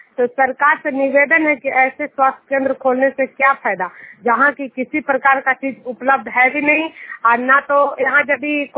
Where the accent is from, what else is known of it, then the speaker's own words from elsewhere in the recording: Juniyar, Bihar, India; मैं हिलसा प्रखंड से बोल रही हूँ। मैं जुनियार के निवासी हूँ।